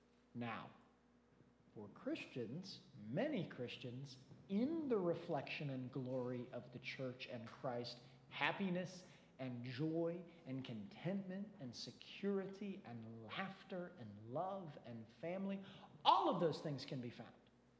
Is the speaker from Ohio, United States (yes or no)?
yes; Mentor, Ohio, United States; from my hometown of Mentor, Ohio.